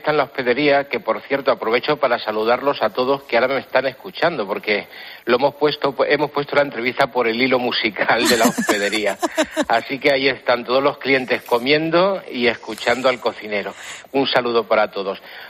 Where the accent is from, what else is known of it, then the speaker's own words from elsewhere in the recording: Castilla-La Mancha, Spain; Bueno, como manchego que soy, disfruto mucho haciendo pisto